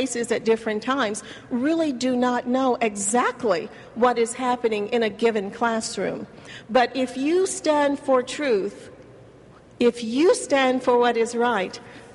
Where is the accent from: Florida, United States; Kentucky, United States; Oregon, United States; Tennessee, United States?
Kentucky, United States; Louisville; I want to say welcome to Louisville, everyone. This is my town. This is my hometown. I grew up here.